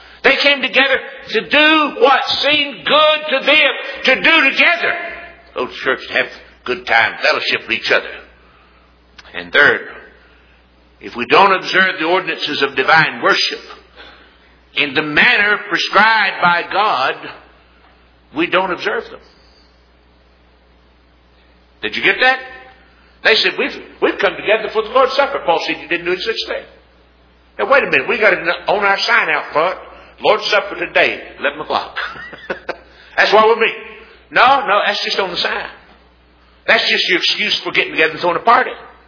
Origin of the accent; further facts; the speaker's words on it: Winston-Salem, North Carolina, United States; There's a Moravian church in Winston-Salem, my hometown, every year has their love feast at Christmas.